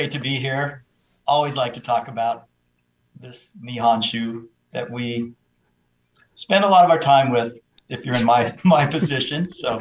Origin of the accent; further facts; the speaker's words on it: Oregon, United States; Well, I was born and raised in Oregon wine. Literally, my parents founded one of the original pioneer wineries in the state in 1970.